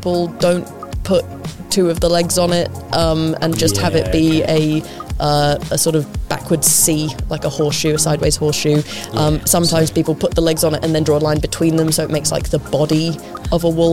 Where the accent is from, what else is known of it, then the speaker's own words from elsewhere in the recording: Perth, Western Australia, Australia; I'm just not being Australian enough.